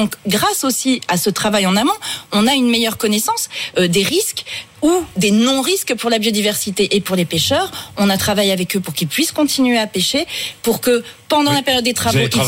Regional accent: Hauts-de-France, France; moi, je suis de la Somme.

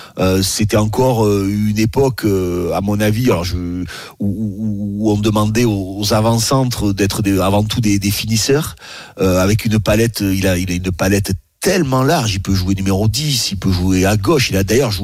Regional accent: France; nous on est français.

